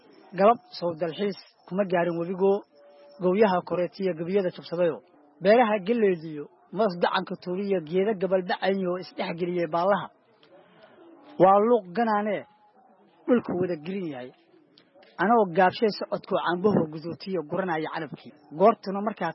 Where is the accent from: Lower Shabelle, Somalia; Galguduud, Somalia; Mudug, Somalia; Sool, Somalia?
Galguduud, Somalia; Cawlaq; born there; taariikh nololeedkayga haddii aan kaaga warramo aniga waxaan ku dhashay gobolka Galgaduud gaar ahaan degmada Cawlaq